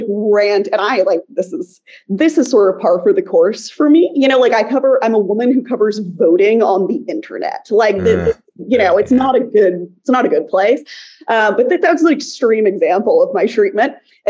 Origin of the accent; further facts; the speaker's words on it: Texas, United States; So I'm from Texas. I love Texas. And I wanted to live in Texas.